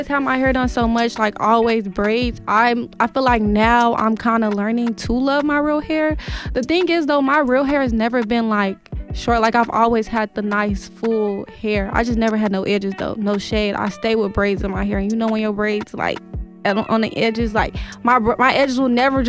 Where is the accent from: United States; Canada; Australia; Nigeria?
Nigeria; so I am Nigerian